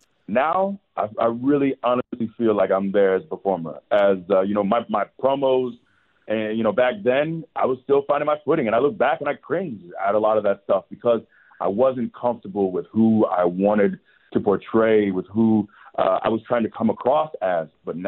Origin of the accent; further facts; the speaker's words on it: Florida, United States; you know, I grew up in Florida, but, you know, those noon games, when I was a kid, those games would always be the Big Ten games